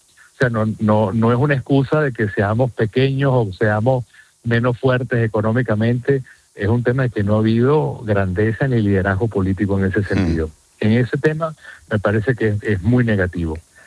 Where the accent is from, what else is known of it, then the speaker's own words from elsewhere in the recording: Venezuela; que nosotros como venezolanos podamos ser capaces, como bien tú decías, de manejar de manera sensata